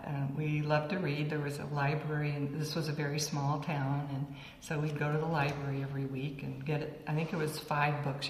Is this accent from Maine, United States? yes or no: yes; Orono, Maine, United States; also born or lived in Bangor, United States; I was born in Bangor, Maine in 1939, and I grew up next to campus, the University of Maine. That was the only University of Maine at the time, and that was in Orono, Maine.